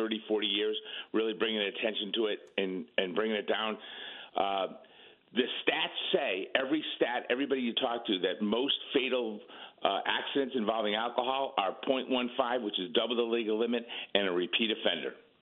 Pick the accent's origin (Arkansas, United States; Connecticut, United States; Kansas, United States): Connecticut, United States; Waterbury; I grew up in Waterbury, which sometimes people think is the Valley or not